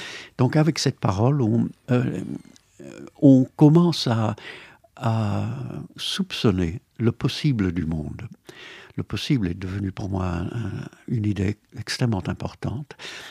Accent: United Kingdom; French is a second language; je dis « nos » en tant que britannique, je dirais « nos » en tant que français aussi.

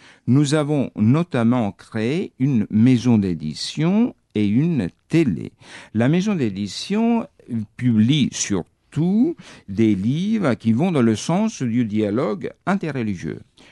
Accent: Troina, Sicily, Italy; moved away as an adult; moi, j'ai grandi à Troïne jusqu'à l'âge de 20 ans.

